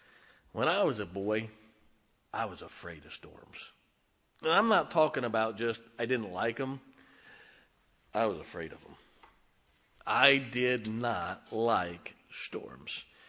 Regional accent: Tornado Alley, United States; I grew up in Tornado Alley. I have seen scores of them.

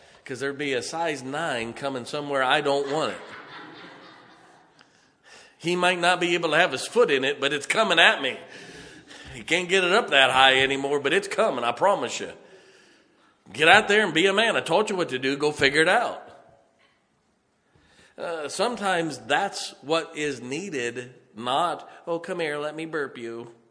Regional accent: Ohio, United States; We grew up in Northeast Ohio. It gets cold. We get lots of snow.

